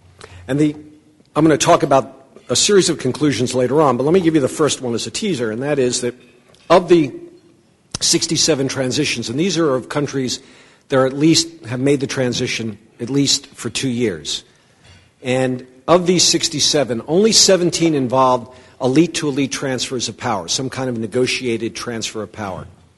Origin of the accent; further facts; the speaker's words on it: Queens, New York, United States; born there; 41 years ago, I was born in Queens, New York, and I was going to public high school.